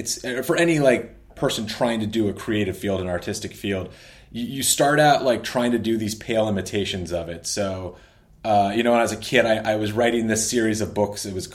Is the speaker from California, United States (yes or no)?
no; Mount Vernon, Ohio, United States; certainly New Canaan was influenced by growing up in Mount Vernon